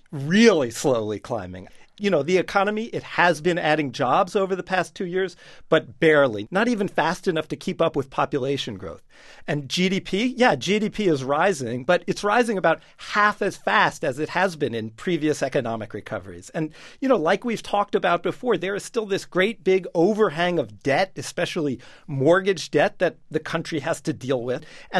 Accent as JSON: {"language": "English", "region": "West Coast", "country": "United States", "tie": "born or raised there", "said": "I grew up on the West Coast"}